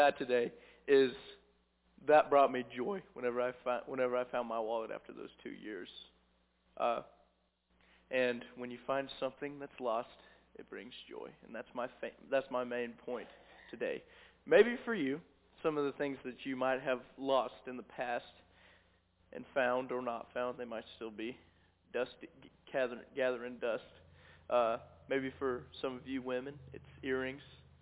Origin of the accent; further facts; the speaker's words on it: Cabool, Missouri, United States; I'm a freshman at Ozark Christian College, born and raised in Kabul, Missouri